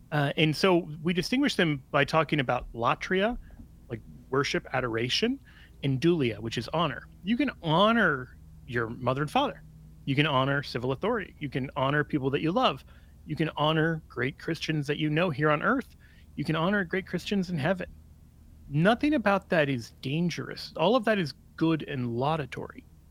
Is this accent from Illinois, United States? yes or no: no; Kansas City, Missouri, United States; I am from Kansas City. This is a bad week to mention it.